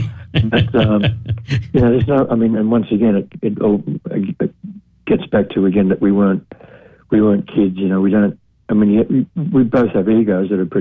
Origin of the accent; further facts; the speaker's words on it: Australia; and I'm Australian